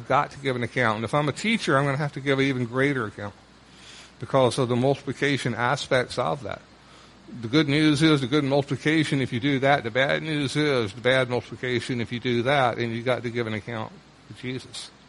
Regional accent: the South, United States; I'll use in reference since I grew up in the South.

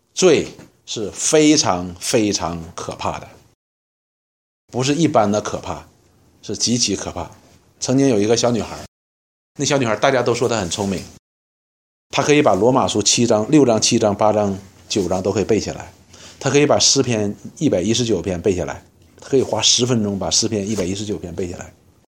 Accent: China; 所以我们中国人讲句话叫什么，什么夫妻本是同林鸟是吧，大难来是各自飞。

